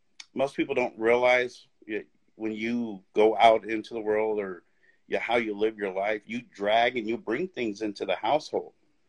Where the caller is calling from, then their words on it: Phoenix, Arizona, United States; From Phoenix.